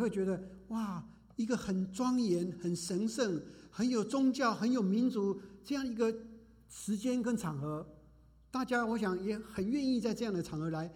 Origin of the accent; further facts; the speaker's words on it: China; 我们中国人发怒的话，就是只是拍桌子而已。